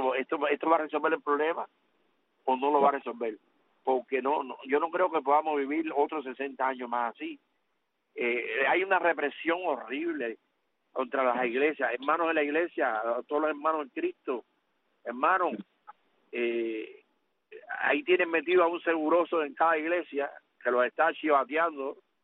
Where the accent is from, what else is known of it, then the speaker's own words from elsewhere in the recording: Cuba; moved away; yo tengo a Cuba en mi corazón, yo trabajo y vivo bien, pero mi mente está en Cuba, yo nunca me he ido de Cuba. Yo me trasladé físicamente fuera de Cuba, pero mi mente y mi corazón están en Cuba.